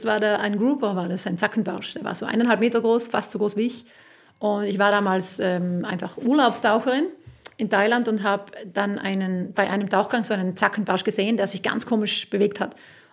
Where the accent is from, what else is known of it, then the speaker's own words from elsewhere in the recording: South Tyrol, Italy; wenn ich als Südtirolerin, ich komme ja aus Südtirol